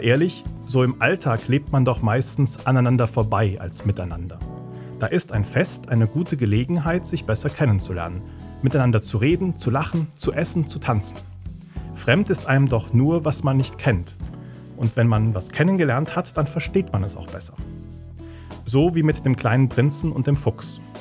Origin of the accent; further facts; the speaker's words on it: Friedberg, Germany; Ich komme aus Friedberg und dort leben Menschen aus 99 Nationen.